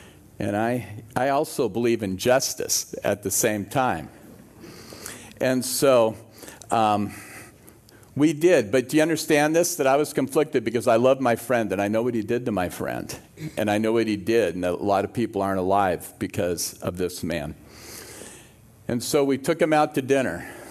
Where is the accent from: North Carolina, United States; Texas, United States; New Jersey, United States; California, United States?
California, United States; Oakland; I'm from Oakland. I'm tough.